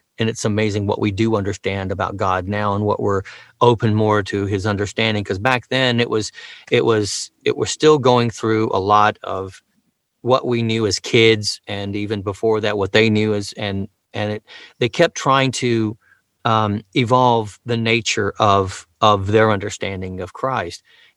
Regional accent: Alabama, United States; also born or lived in Starkville, Mississippi; Let me just start where I'm from. I was born in the South, Starkville, Mississippi. I was born in 1963, moved to Alabama. I grew up there mostly, just living out we lived out in the suburbs.

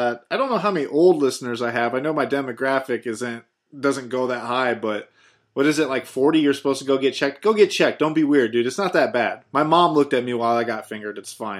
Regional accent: Ohio, United States; I'm from Ohio, dude.

